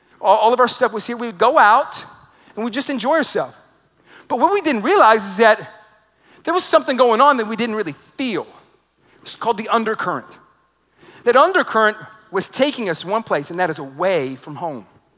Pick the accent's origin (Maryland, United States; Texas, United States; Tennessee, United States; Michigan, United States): Texas, United States; Now, I as a young man, I grew up in Texas at Lake Kiowa, and my grandpa would take me out fishing all the time.